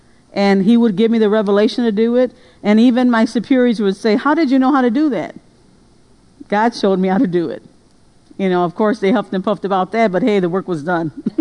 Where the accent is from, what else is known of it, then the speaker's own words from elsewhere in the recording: United States; I'm Mexican American. So I should know Spanish. So that was something in me, because I was born Mexican. I was born U.S., but out of a Mexican lineage.